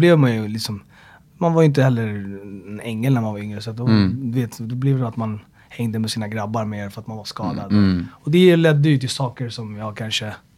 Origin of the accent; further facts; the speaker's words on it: Sollentuna, Stockholm County, Sweden; also born or lived in Rinkeby / Väsby; Sollentuna, Rinkeby och Väsby.